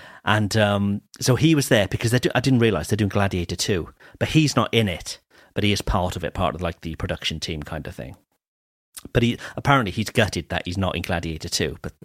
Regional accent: Cardiff, Wales, United Kingdom; were playing in Cardiff, which is my hometown, last night.

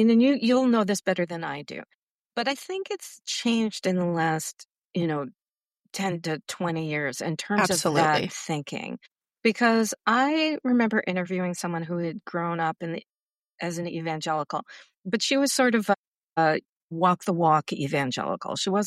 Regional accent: New York, United States; You know, I guess because I'm from New York, I guess also because I was raised Jewish

